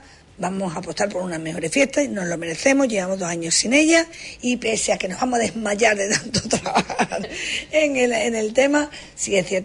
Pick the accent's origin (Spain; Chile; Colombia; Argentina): Spain; Huelva, Andalusia; como somos onubenses, somos choqueros